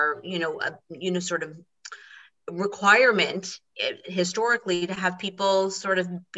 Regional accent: Toronto, Ontario, Canada; So I'm going to answer I'm from Toronto.

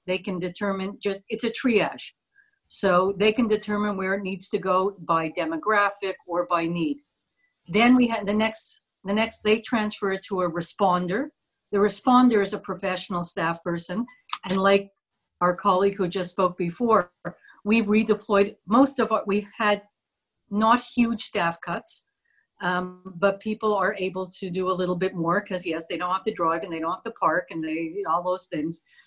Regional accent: Canada; I'm in Canada.

